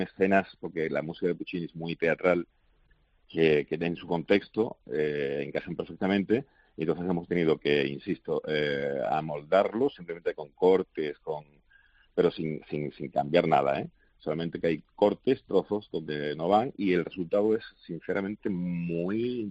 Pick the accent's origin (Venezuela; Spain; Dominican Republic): Spain; Málaga, Andalusia; Y bueno, pues esta es una vuelta que me apetecía mucho siempre, aparecer por Málaga, por mi tierra